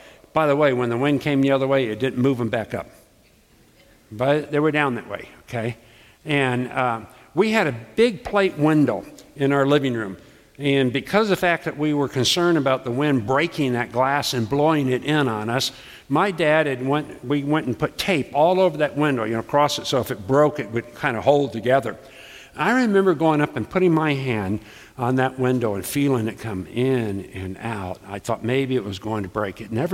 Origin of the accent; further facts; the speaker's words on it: Florida, United States; When I was growing up in Florida, and I was born there and raised there and graduated from high school there, which was unheard